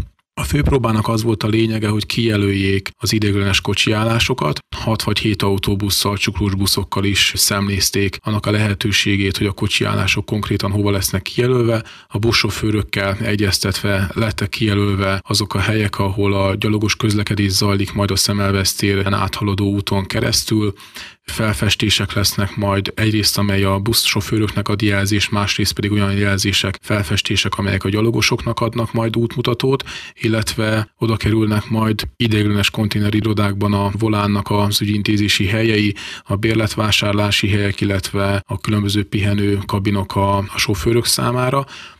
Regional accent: Kiskunhalas, Bács-Kiskun, Hungary; én azt gondolom, hogy kiskunhalasiként ez mindenképpen örömnek ad okot.

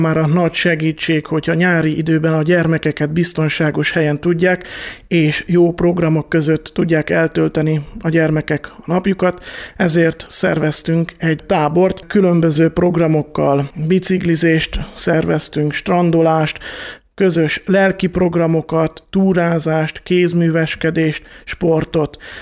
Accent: Kalocsa, Bács-Kiskun, Hungary; Kalocsán születtem, és ott is jártam általános iskolába, illetve szakközépiskolába, a Dózsa György szakközépiskolába jártam mezőgazdasági szakra

